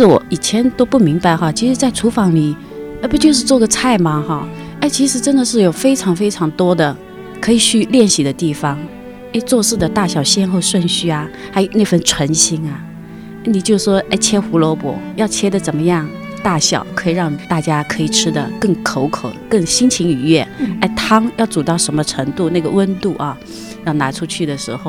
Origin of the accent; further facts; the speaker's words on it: Guangzhou, Guangdong, China; 大家好，我是来自广州的…